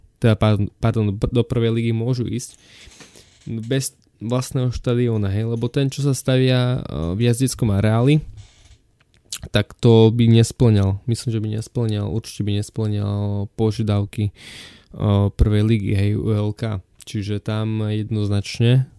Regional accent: eastern Slovakia, Slovakia; celkovo ja som z východu a ja fandím týmto tímom našim, klubom

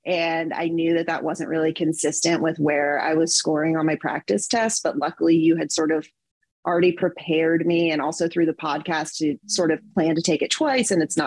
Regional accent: Memphis, Tennessee, United States; So if that was University of Memphis, where my hometown, that was totally fine.

